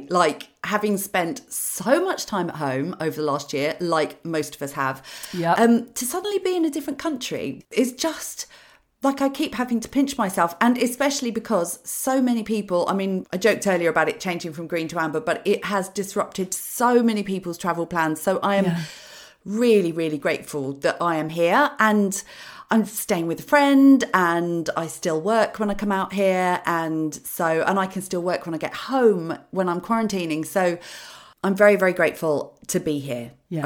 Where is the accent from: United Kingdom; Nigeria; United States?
United Kingdom; Wales; my hometown, so my homeland. So it is one of the most beautiful places in the world.